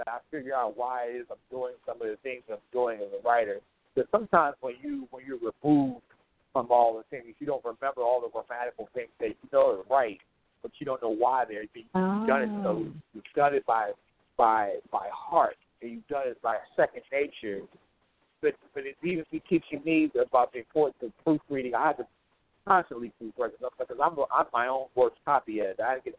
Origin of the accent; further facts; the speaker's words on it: Baltimore, Maryland, United States; when the riots in Baltimore happened, it affected me personally because I'm from Baltimore.